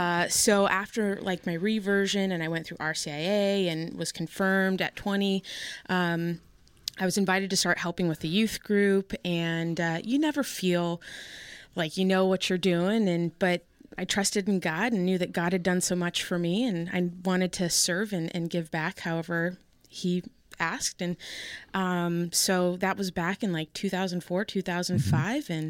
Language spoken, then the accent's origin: English; San Jose, California, United States; Yeah, so I think as Kevin mentioned, I grew up in the Bay Area, specifically San Jose